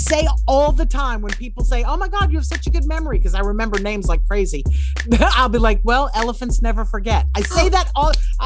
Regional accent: New Orleans, Louisiana, United States; You know, Southern people, I'm from New Orleans originally. We're parade people.

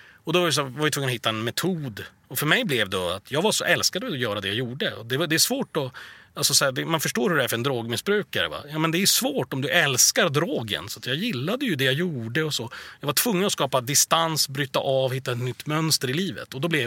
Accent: Sweden; det var som waste att jag var svensk, för att hade jag varit där så hade jag varit rugbyspelare

